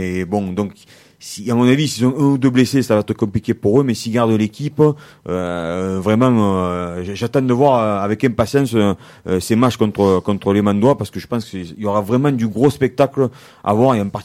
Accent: Avignon, Provence-Alpes-Côte d'Azur, France; Donc j'étais descendu chez moi là où je suis né, puisque je suis natif d'Avignon.

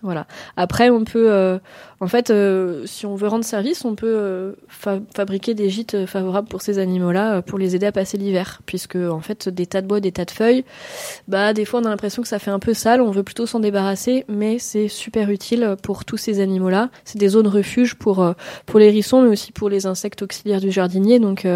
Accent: Occitanie, France; dans des cavités qui sont nombreuses chez nous en Lozère.

